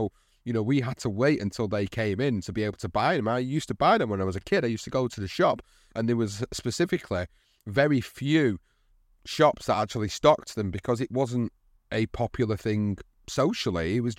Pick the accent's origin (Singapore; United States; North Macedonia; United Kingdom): United Kingdom; for us as British fans in particular, we just never got to see Eubank and Ben face the very, very best